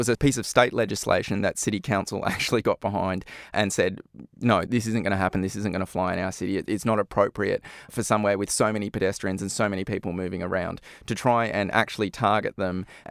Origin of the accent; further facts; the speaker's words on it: Australia; in my home country in Australia